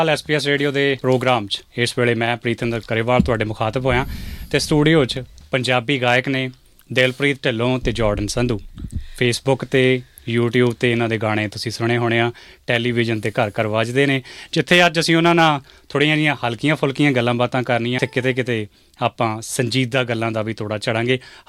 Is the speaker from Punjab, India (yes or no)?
yes; Narangwal, Punjab, India; ਮੇਰਾ ਪਿੰਡ ਨਾਰੰਗਵਾਲਾ ਕਿਲਾ ਰਾਏਪੁਰ ਦੇ ਬਿਲਕੁਲ ਨਾਲ